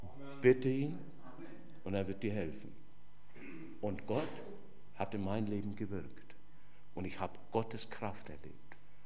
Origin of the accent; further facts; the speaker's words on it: Fürth, Bavaria, Germany; ich komme ja gebürtig aus Mittelfranken, aus Fürth, Nürnberg, aus der Ecke